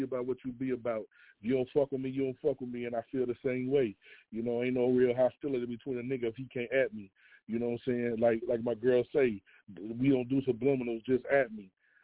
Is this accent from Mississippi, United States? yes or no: yes; Mississippi, United States; I'm in Minnesota, but I'm from Mississippi, so, you know, I do my thing.